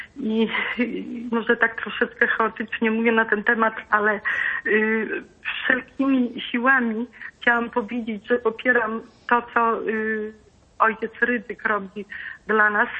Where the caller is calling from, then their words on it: Podlaskie Voivodeship, Poland; Pochodzę z województwa podlaskiego.